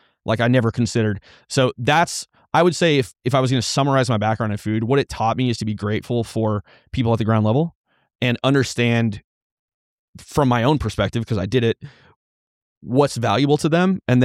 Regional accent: Kansas, United States; They offered me a job as a salary manager in close to my hometown in Kansas.

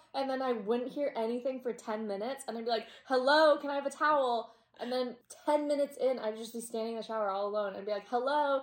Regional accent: West Coast, United States; I grew up on the West Coast.

